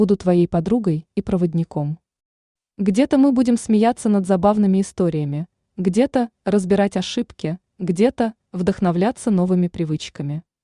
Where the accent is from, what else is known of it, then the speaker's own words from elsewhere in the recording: Novokuznetsk, Kemerovo Oblast, Russia; moved away as an adult; now in Moscow, Russia; Родилась в Сибири, в Новокузнецке. Там я научилась быть сильной и выносливой. В 25 лет переехала в Москву, и жизнь закрутилась.